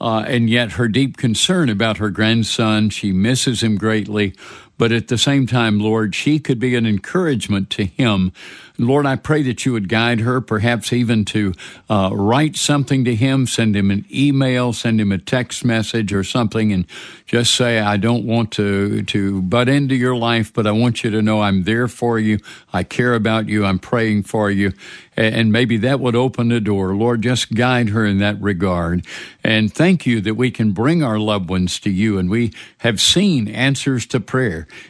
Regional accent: Birmingham, Alabama, United States; And, of course, I'm from Birmingham, Alabama, so I'm a bit of an Alabama fan.

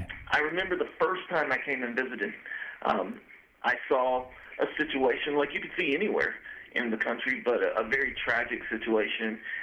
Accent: North Carolina, United States; We were originally from North Carolina.

